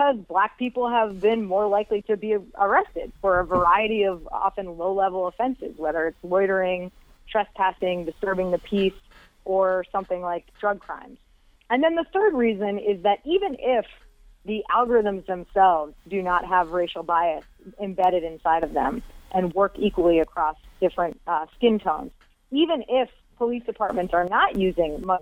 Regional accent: Massachusetts, United States; A number of states, including Massachusetts, my home state, have now legalized recreational cannabis use.

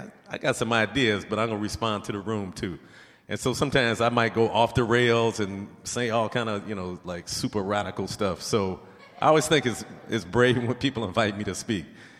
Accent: Detroit, Michigan, United States; So I'm from Detroit. And I don't know if y'all know folks from Detroit, but we like unapologetically loyal to Detroit.

